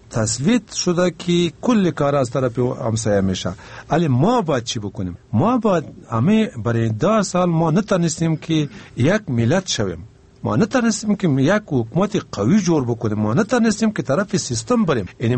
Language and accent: Persian; Afghanistan; ما افغانا که هر کسی که میز هستیم در افغانستان زندگی میکنیم، ما افغان هستیم